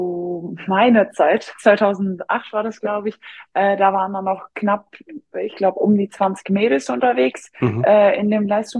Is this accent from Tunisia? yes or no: no; Belgium; moved away; und mich als Belgierin als kleines Talent erkannt haben und auch wussten, dass Handball in Belgien sehr, sehr klein ist.